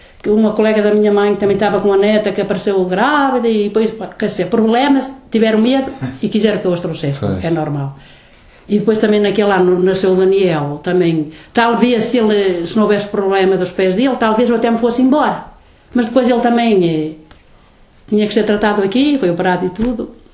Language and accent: Portuguese; Portugal; moved away; Portugal é a minha terra, gosto de lá, tenho lá a minha raiz, mas gosto mais daqui.